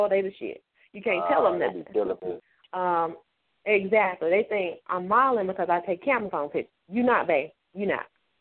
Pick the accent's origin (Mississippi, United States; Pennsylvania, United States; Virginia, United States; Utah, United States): Mississippi, United States; Yeah, I'm from Mississippi. I hail from, I'm going to say, Northeast Mississippi. That's where I'm from.